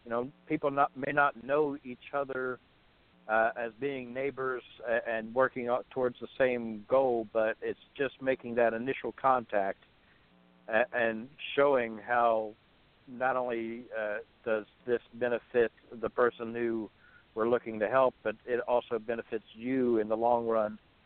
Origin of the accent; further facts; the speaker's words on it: West Virginia, United States; now in Southern Ohio, United States; But I grew up in West Virginia, so there's a lot of Civil War sites across the places where I was living and exploring as a youth.